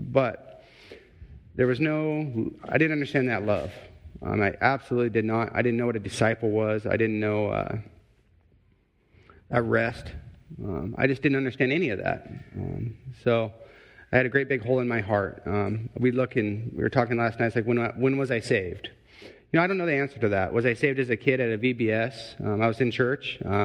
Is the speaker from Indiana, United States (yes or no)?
yes; Indianapolis, Indiana, United States; We are from Indianapolis.